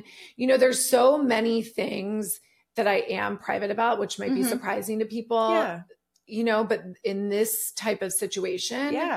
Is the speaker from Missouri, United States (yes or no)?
no; Cincinnati, Ohio, United States; So, Jordan and I are both from Cincinnati. Mm-hmm. He grew up on the West Side. I grew up on the East Side.